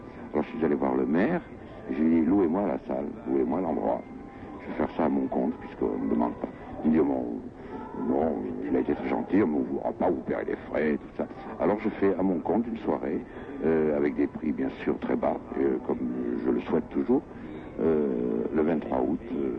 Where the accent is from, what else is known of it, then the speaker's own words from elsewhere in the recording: Monaco; Vous savez que moi je suis monégasque, on ne me demande jamais de venir chanter ici. Je ne chante jamais dans mon pays.